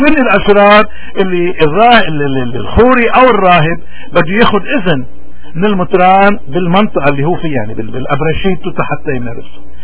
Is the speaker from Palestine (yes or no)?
no; Lebanon; ونحن كشعب لبناني كل مشاكلنا من هالشريحة الكبيرة بمجتمعنا